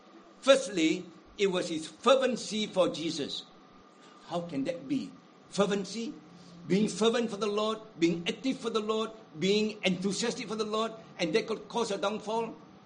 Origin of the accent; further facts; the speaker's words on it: Penang, Malaysia; accent: Penang Hokkien; I am a Penang Hokkien. I go to the south. The moment I speak my Hokkien, they know I'm from Penang already.